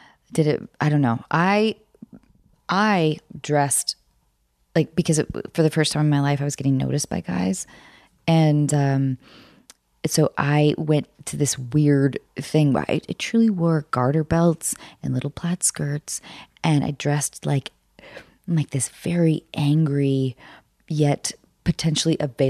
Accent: Seattle, Washington, United States; I grew up in Seattle.

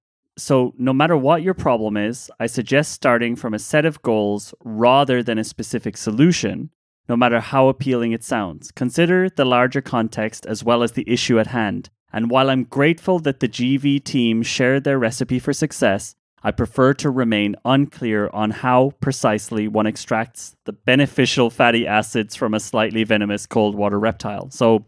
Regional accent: Ireland; I'm going to read it in what is probably not her accent because I'm Irish.

